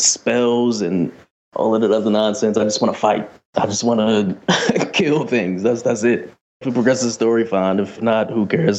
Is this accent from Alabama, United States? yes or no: no; Philadelphia, Pennsylvania, United States; Like, I grew up in North Philly. Like, there's not a lot of tabletop gamers in North Philly.